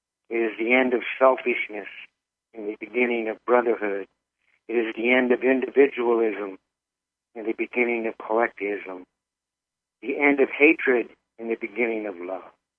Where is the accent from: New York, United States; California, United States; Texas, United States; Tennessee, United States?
California, United States; Requa; That's on the reservation where I grew up, and I grew up on Requa Hill, and so I was a boy then, so I put that on me.